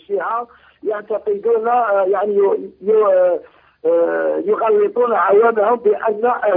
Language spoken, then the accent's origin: Arabic; Algeria; من الجزائر قلت لك